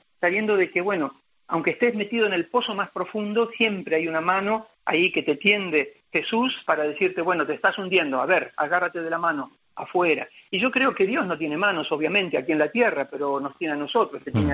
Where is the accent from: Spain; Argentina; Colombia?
Argentina; no tengo pensado volver a la Argentina. Me considero ya africano, me considero parte de ellos, pienso como ellos, siento como ellos